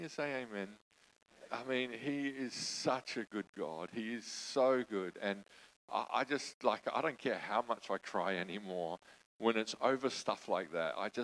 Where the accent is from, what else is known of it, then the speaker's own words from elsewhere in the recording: New Zealand; now in Australia; I come from New Zealand originally. Definitely not Australia. When I'm in Australia, I go for two teams.